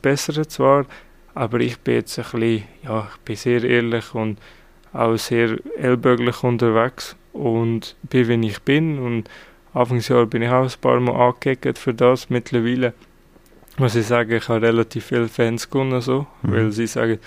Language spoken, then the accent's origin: German; Switzerland; Ich weiss, dass es nicht einfach ist, als Schweizer dort hineinzukommen.